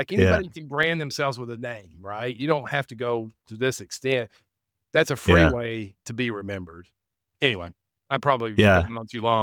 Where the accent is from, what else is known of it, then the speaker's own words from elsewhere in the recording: Tennessee, United States; I'm a redneck from Tennessee, dude.